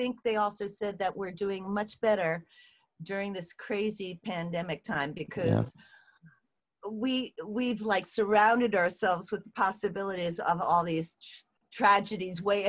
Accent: Oyster Bay, New York, United States; also born or lived in Brooklyn / Sunnyside / Lynbrook; You know, I'm born and bred New Yorker.

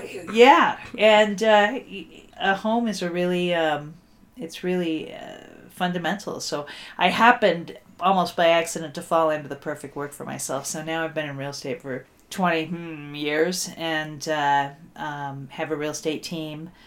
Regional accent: Detroit, Michigan, United States; moved away as an adult; I'm from Detroit, where the weak are killed and eaten. Came to Colorado in the late 90s, followed a dude, of course.

